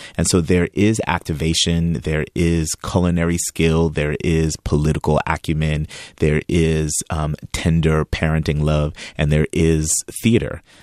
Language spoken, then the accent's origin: English; New York, United States; born there; I was born in 1975 in New York, the same place and the same time that hip hop was born.